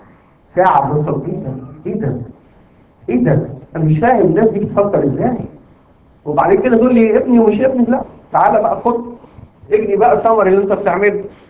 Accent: Egypt; في بنت كانت البنت دي في اعداديه، بنت عندنا في مصر.

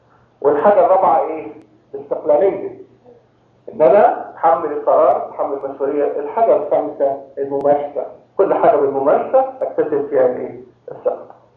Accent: Cairo, Cairo Governorate, Egypt; now in United States; دخلت على الكنيسة أول مرة، أنا جاي من القاهرة.

